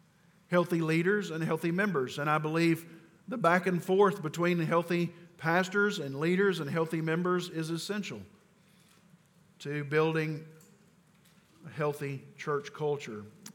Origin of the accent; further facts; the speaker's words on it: Appalachia, United States; Mirror, I don't know how you say that. I'm from Appalachia. Mirror, I think.